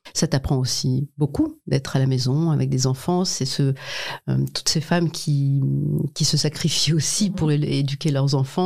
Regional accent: Illzach, Grand Est, France; Je viens de Mulhouse, enfin d'Ilzac, plus précisément d'un quartier, d'une banlieue, mais ce n'était pas avec les grandes tours, mais c'était quand même un quartier.

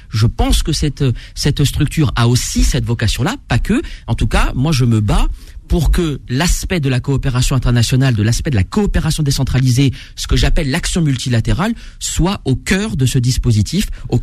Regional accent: France; born there; je suis investi entre mon pays de naissance, la France, et mon pays d'origine, la Tunisie

